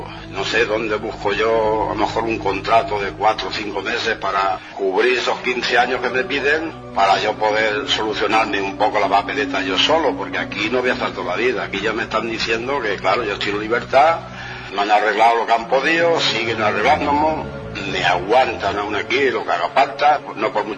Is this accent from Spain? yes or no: yes; Ribarroja del Turia, Valencian Community, Spain; porque voy muchas veces a mi pueblo, Ribarroja del Turia.